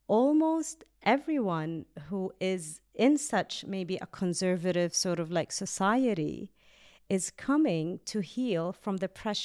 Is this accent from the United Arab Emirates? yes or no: yes; Abu Dhabi, United Arab Emirates; And I thought, I'm from Abu Dhabi, you know, like right.